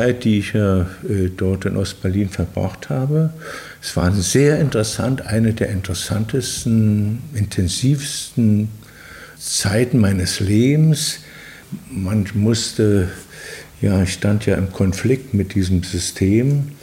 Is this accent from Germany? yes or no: no; Belgium; Ich hatte ja immer als Belgier woanders auch noch ein Konto in Belgien.